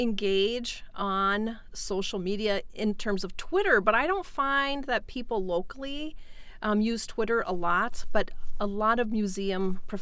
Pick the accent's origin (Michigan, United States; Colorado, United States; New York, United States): Colorado, United States; And I had just moved here. I'm originally from Colorado.